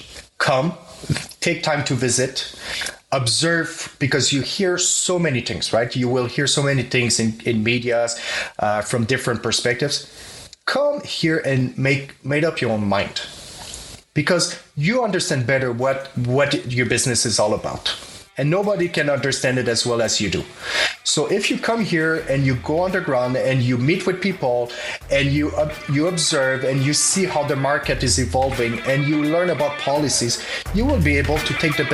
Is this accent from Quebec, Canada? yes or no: yes; Montreal, Quebec, Canada; accent: French; first language French; English is a second language; I'm originally from Montreal, Quebec, so I grew up speaking French, as you can hear